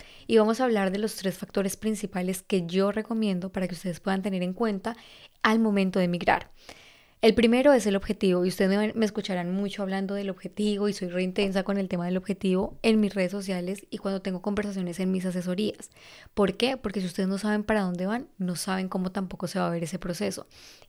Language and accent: Spanish; Colombia; yo soy de Colombia y en Colombia usamos charlamos como una forma de referirnos a una discusión